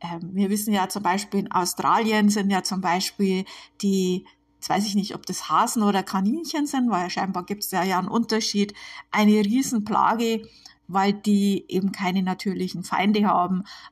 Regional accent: Bavaria, Germany; now in United States; Also man hört es ja, ich komme aus Bayern.

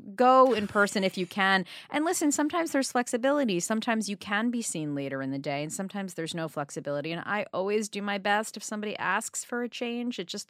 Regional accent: New York, United States; because I grew up on the Upper East Side, my mother said, "Fine, I'll take you to the auditions."

